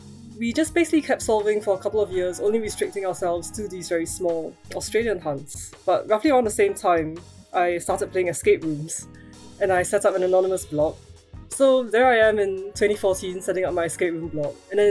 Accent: Singapore; from Singapore

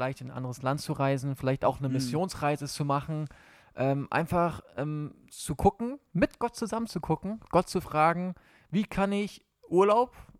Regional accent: Schleswig-Holstein, Germany; weil ich komme aus Schleswig-Holstein, von der Ostsee- und Nordseeküste dazwischen.

